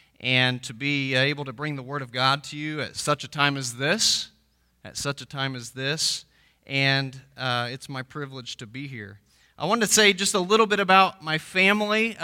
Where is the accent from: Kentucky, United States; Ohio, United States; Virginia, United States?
Ohio, United States; Wheelersburg; As Pastor Larry shared, I'm from Wheelersburg, so I'm from the tri-state area, and just glad to be home